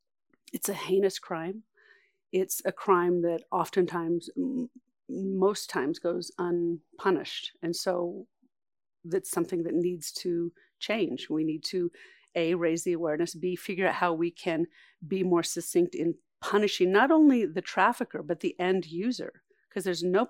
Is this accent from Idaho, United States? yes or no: yes; Challis, Idaho, United States; our product goes out of Challis, Idaho, my hometown, and is trucked to the distribution centers.